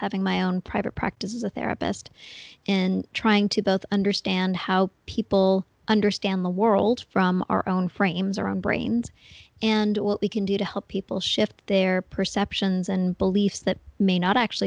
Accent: Toronto, Ontario, Canada; I grew up right in Toronto, Canada

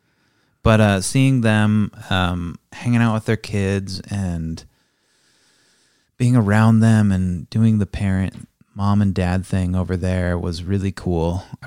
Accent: Seattle, Washington, United States; No, we wanted to definitely avoid telling them we were from Seattle.

